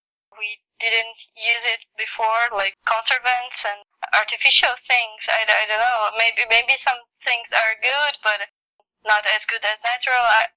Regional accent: Brazil; English is a second language; I'm from Brazil, so I have a lot of sun rays.

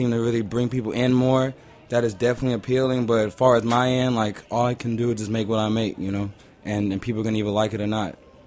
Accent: Houston, Texas, United States; I'm from Houston, and I stay in Houston when I'm not busy, but I don't really have just like a straight-up home.

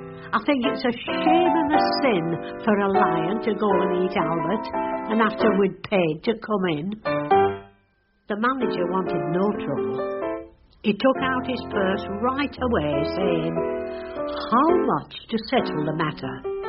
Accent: North West England, United Kingdom; accent: Lancashire; I mean, I don't speak Lancashire dialect very well, but of course you can tell I'm from Lancashire.

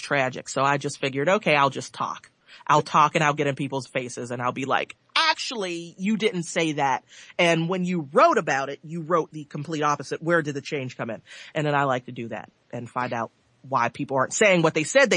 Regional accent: United States; not as anything more than I'm an American living in 2013

